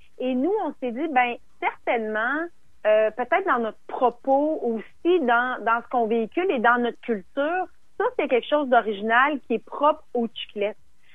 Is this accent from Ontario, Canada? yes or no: yes; Ontario, Canada; Et j'étais invitée, moi, comme non-immigrante, évidemment, parce que je suis du Canada, je suis de l'Ontario.